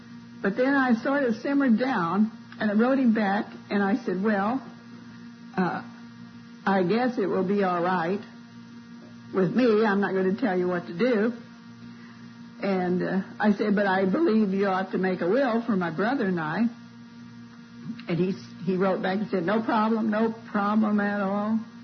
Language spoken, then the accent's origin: English; Missouri, United States; I'm from Missouri, you know. I was born in Missouri, and I have to be shown.